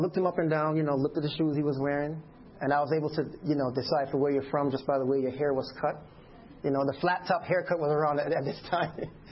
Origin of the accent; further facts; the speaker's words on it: New York, United States; I had this air about me that, you know what, we're from New York. We're the best dancers.